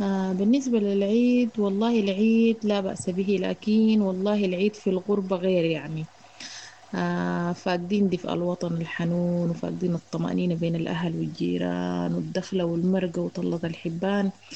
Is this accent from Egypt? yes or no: no; Sudan; now in Tripoli, Libya; نحن أسرة سودانية نسكن في طرابلس. جينا طرابلس هنا بسبب الحرب والظروف الحاصلة في السودان،